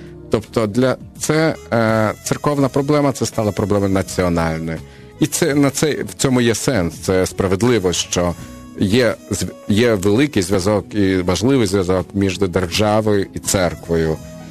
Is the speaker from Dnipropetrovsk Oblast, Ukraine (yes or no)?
no; Kyiv, Ukraine; І от в 911-му він поселився в Києві, з того часу я з Чоколовки.